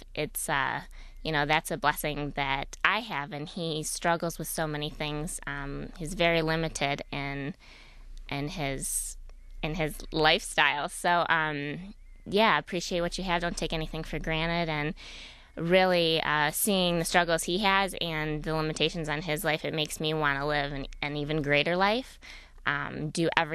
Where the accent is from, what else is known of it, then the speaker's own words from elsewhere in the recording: Farmington Hills, Michigan, United States; Well, I grew up in Farmington Hills, a suburb of Detroit, and had a great family.